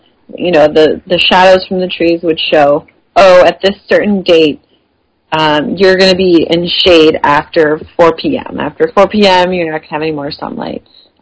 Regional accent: Illinois, United States; but I'm from Illinois and I just don't want to live in the mountains.

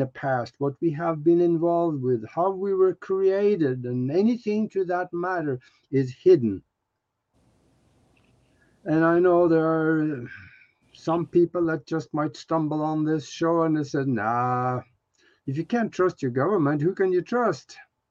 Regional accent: Norway; moved away as an adult; now in United States; I was born and raised in Europe, Northern Europe in Norway, and on a farm back there. And I figured out that's not what I wanted to do. So I left the country at 25, came to the US to go to flight school

